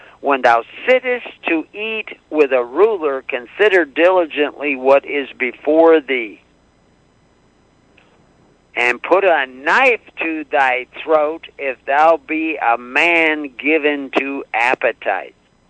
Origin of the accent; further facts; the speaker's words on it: Houston, Texas, United States; I grew up in Houston on the bayous in Texas, and I had those in my play place all the time.